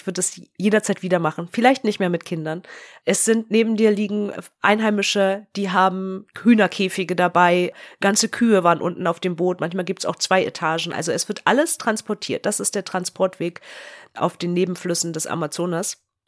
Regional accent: Germany; Und es war jetzt nicht so, wie man als Deutsche, wie ich das vermutet hätte, dass dann jemand kommt und sagt

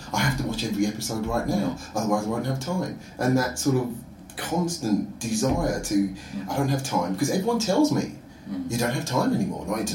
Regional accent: Croydon, London, United Kingdom; now in Sweden; It's quite funny, Croydon. But yes, it's my hometown. So I have a love about it. Sort of looking back at the history of growing up there, the different influences, taking all of that London life from growing up in there, then moving to Sweden was a big change.

